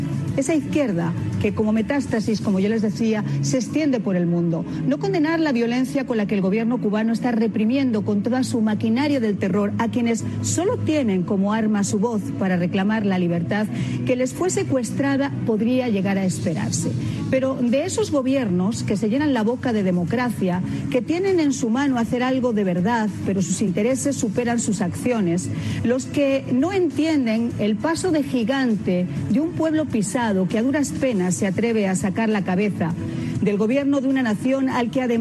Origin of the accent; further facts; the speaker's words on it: Spain; de la que yo como ser humano y como española me avergüenzo.